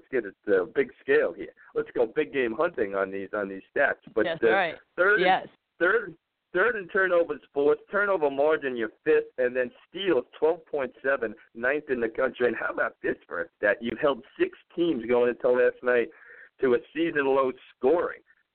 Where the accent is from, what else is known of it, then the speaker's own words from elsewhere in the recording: New York, United States; But, Coach, you know, I'm a New Yorker, so I got to always keep it real as much as I can here.